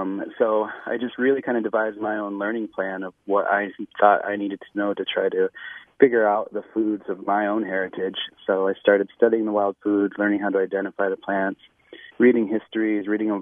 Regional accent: South Dakota, United States; I grew up on Pine Ridge Indian Reservation in South Dakota. I'm a member of the Oglala Lakota Sioux tribe.

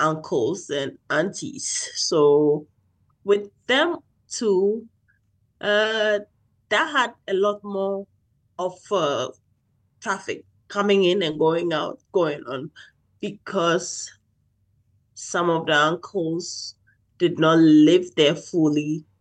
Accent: Ghana; English is a second language; I did not live in a nuclear family growing up. In my culture, we have a lot of family members living together in the same house, so I grew up with a lot of cousins

